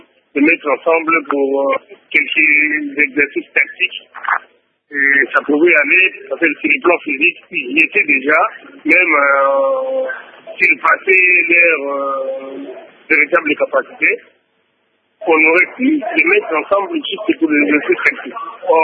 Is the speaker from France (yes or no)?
no; DR Congo; on va en gagner parce qu'on est congolais